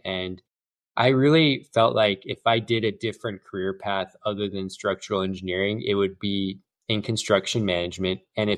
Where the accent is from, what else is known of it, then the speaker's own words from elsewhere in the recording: San Diego, California, United States; I was born and raised in San Diego, and I grew up in Rancho Bernard, went to Rancho Bernard High School, went to UCSD